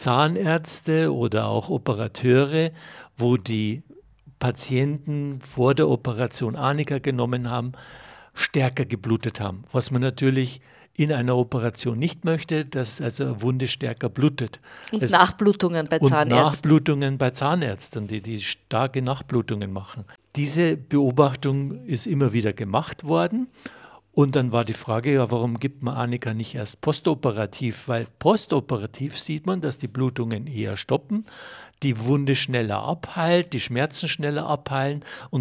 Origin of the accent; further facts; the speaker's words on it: Unken, Salzburg, Austria; Ich bin aufgewachsen im Heutal, also die meiste Zeit.